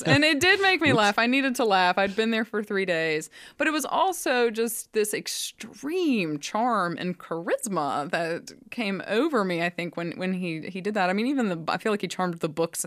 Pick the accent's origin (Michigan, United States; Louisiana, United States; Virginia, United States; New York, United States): Virginia, United States; Lynchburg; Well, I grew up in Lynchburg, Virginia, and I listened to a lot of top 40 country since, you know, the 90s.